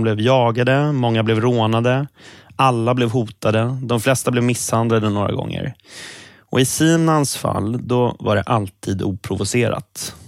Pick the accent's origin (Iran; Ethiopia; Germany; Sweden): Sweden; Sollentuna, Stockholm County; I Sollentuna, där jag växte upp